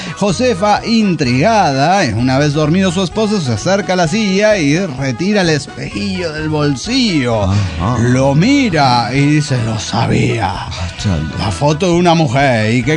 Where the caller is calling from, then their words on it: Córdoba, Argentina; de Córdoba, Argentina.